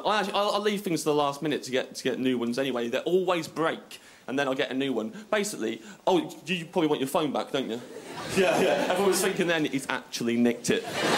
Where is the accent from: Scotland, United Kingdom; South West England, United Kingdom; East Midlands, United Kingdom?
East Midlands, United Kingdom; Kettering; I'm from Kettering, which is a small town next to the Weetabix factory.